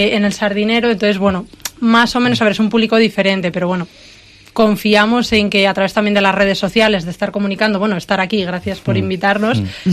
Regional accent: Cantabria, Spain; yo pues soy de aquí, de Cantabria, a mí eso me identifica mucho, el mar me encanta

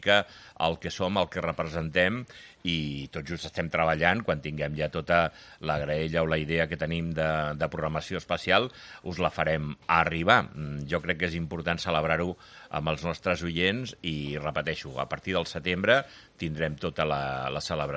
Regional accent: Montcada i Reixac, Catalonia, Spain; jo tenia 15 anys i va ser... jo sóc de Montcada i Reixac, un poble del costat de Barcelona

